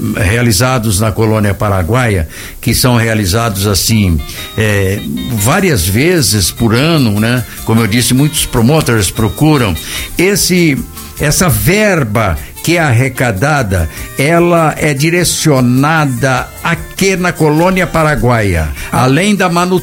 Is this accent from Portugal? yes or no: no; Bandeirantes, Brazil; Eu sou de Bandeirantes, fui criado dançando polca paraguaia, né?